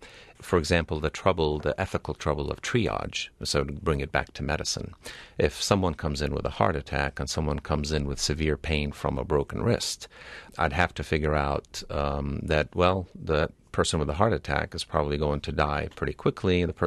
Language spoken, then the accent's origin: English; United States; born there; more logical for me to return to the U.S. as an American born